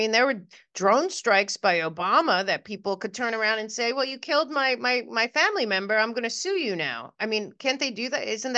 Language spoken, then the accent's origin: English; New York, United States; because I'll tell you, as a New Yorker, Donald Trump did more for New York City